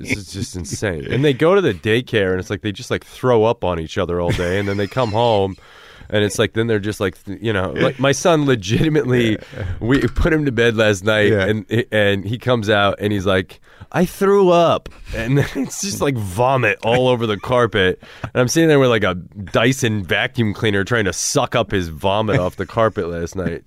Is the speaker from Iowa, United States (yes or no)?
yes; Cedar Rapids, Iowa, United States; Well, I grew up in Cedar Rapids, which is like the second biggest city.